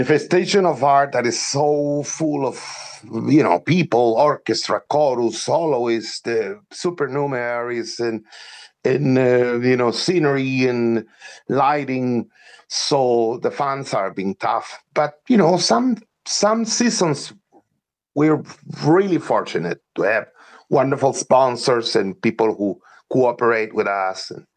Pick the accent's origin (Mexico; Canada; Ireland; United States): Mexico; Tijuana, Baja California; Well, actually, I was born and raised in Tijuana, too.